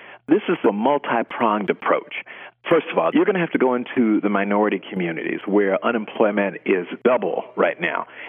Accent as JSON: {"language": "English", "region": "Florida", "country": "United States", "tie": "born or raised there", "said": "I grew up in South Florida, and there are large retirement villages."}